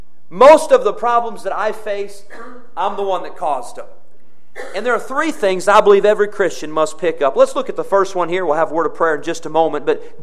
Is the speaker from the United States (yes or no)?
yes; Midwest, United States; I grew up in the Midwest.